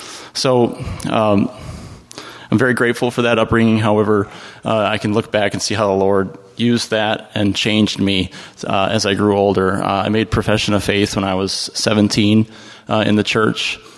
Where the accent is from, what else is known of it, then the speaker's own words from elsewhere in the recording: Michigan, United States; So, I grew up in the Christian schools and then went off to college. I went to college 15 minutes from home. So again, this bubble only gets stronger and more reinforced. It was a Christian college, Calvin College in Grand Rapids